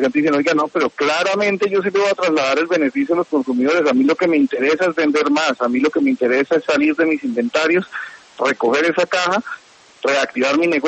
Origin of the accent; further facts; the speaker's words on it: Colombia; Yo creo que los beneficiados somos todos los colombianos